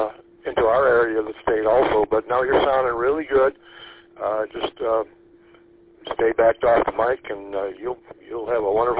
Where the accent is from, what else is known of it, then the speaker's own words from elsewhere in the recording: Alpena, Michigan, United States; I'm from Alpena originally, so I'm familiar with that area up in there.